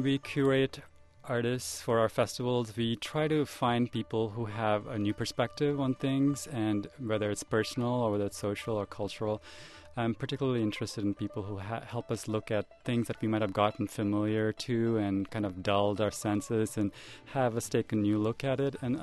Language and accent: English; India; moved away as an adult; now in United States; But growing up in India, we were from a lower middle class family, and parents were struggling to get us into a private school.